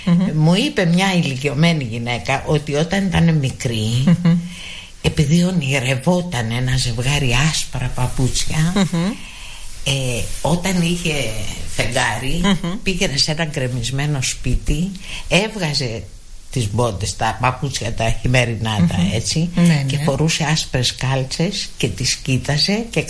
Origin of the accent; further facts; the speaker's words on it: Ano Syros, South Aegean, Greece; born there; Λοιπόν, εγώ γεννήθηκα στην Άνω Σύρα, απάνω χώρα τη λέγανε τότε.